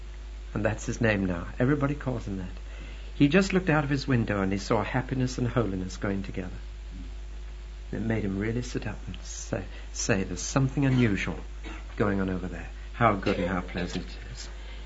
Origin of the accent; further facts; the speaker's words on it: Newcastle upon Tyne, North East England, United Kingdom; In my hometown of Newcastle-on-Tyne